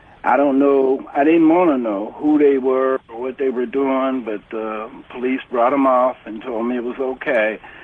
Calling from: Sacramento, California, United States; I'm calling from Sacramento.

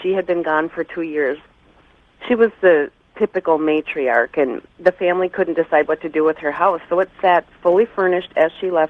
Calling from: Maple Grove, Minnesota, United States; from Maple Grove, Minnesota.

